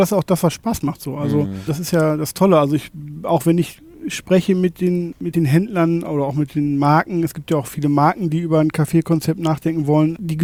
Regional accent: Rosenheim, Bavaria, Germany; also ich komme aus Rosenheim und da ist es schon erschreckend zu sehen, jeder zweite Laden steht da leer

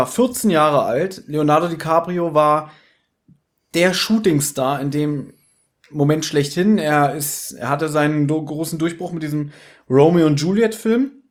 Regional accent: Berlin, Germany; Also wir sind aus Berlin

